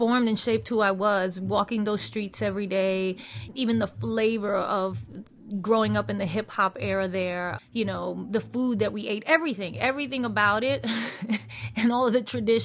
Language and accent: English; New York City, New York, United States; Growing up in the Bronx, you know, I heard hip-hop music on the same street as you heard Latin rhythms